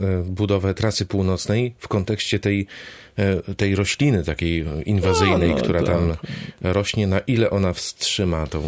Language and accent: Polish; Szczecin, West Pomeranian Voivodeship, Poland; wielu szczecinian, ja również